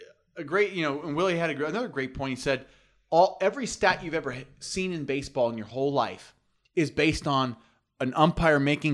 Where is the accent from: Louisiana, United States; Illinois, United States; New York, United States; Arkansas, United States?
New York, United States; Let me just... I'm from New York. I got some New York, and I like boxing too.